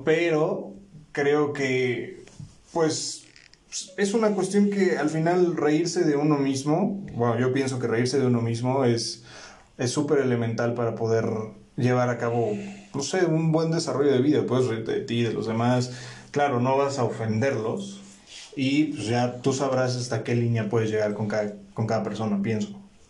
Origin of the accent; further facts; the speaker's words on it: Toluca, State of Mexico, Mexico; Yo no soy foráneo, nací en la Ciudad de México, soy chilango, nacido aquí, pero por el trabajo de mi padre me mudé a Toluca y viví la mayor parte de mi infancia allá. Viví prácticamente de los 6 a los 16, 17 años.